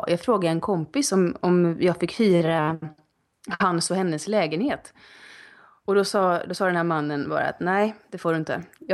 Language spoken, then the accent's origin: Swedish; Sweden; jag kommer från denna arbetshets från Sverige